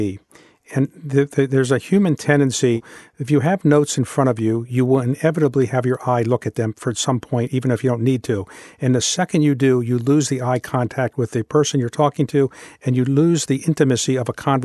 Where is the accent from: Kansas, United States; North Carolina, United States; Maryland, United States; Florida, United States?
Maryland, United States; Baltimore; And remember, when I was growing up in Baltimore was the eighth largest city in the United States with a population of about 939,000.